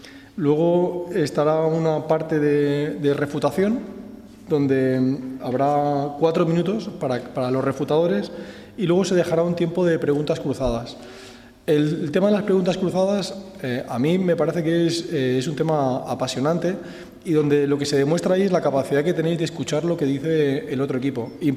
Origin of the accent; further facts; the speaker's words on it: Cartagena, Region of Murcia, Spain; Yo veraneo, soy de aquí de Cartagena, veraneo en la Manga